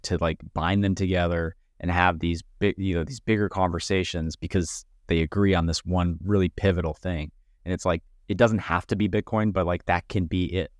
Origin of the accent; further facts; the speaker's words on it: Midwest, United States; Like, so I grew up in the Midwest as well.